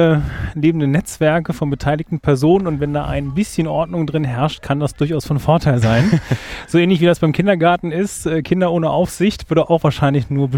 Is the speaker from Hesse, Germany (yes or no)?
yes; Kassel, Hesse, Germany; Weder noch, ich komme genau aus der Mitte, aus Kassel eigentlich.